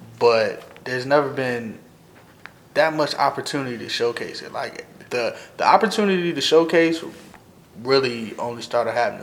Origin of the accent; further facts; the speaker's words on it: Virginia, United States; I was born and raised in Virginia